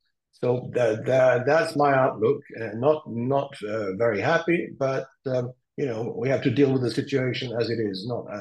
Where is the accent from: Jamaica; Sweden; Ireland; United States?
Sweden; I grew up, I was born there. I'm Swiss and Swedish, but I was born in Sweden.